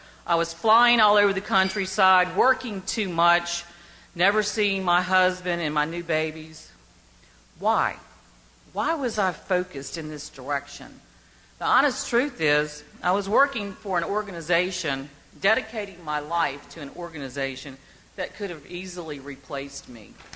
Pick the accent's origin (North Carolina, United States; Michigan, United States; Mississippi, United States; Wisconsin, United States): Mississippi, United States; Bay St. Louis; moved away as an adult; also born or lived in Baltimore; I want to raise my children in my hometown, Bay St. Louis, Mississippi.